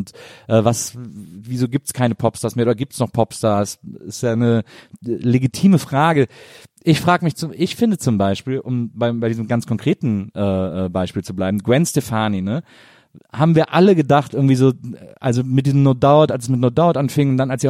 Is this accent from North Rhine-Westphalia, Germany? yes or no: yes; Wesseling, North Rhine-Westphalia, Germany; in Wesseling, wo ich herkomme